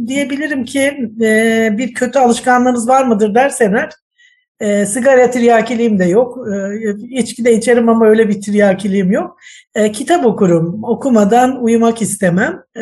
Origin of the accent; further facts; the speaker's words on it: Black Sea Region, Turkey; also born or lived in Adana / Sivas; 1876'da gelmişler. Bir göçerlik var. O yüzden Karadenizliyim.